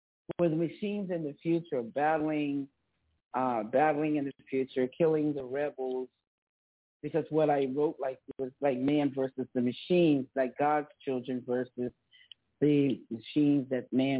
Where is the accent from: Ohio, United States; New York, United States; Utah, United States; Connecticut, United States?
New York, United States; New York City; I'm from New York City.